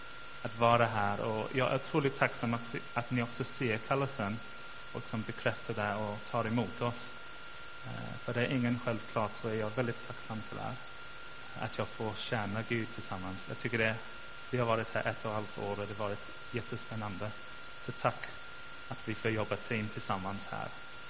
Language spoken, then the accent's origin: Swedish; England, United Kingdom; first language en; Swedish is a second language; Ni vet att jag kommer från England. Mitt språk är engelska. Det pratar jag i mitt hjärta och även huvudet. Så att, ja. Engelska, English is my language. Och det pratar jag.